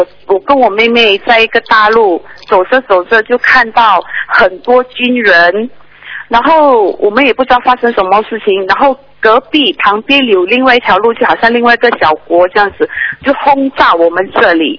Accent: Malaysia; 我是马来西亚的。

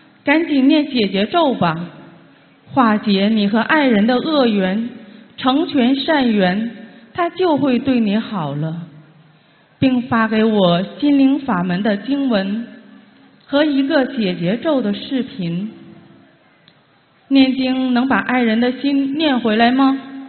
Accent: Germany; 我来自德国

